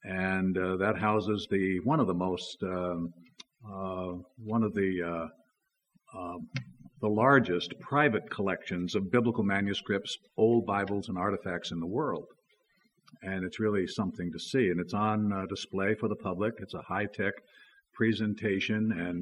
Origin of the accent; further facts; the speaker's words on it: Orlando, Florida, United States; And actually, I'm from Orlando, Florida, and love being here.